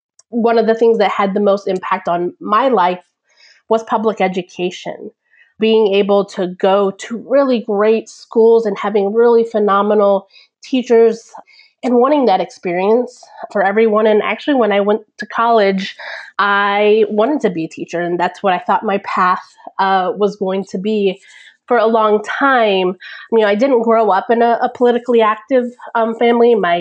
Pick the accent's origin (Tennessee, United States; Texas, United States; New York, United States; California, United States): Texas, United States; also born or lived in Venezuela; You know, I grew up in Texas. I was born in Venezuela, came to the U.S. around 3, and I come from an immigrant background.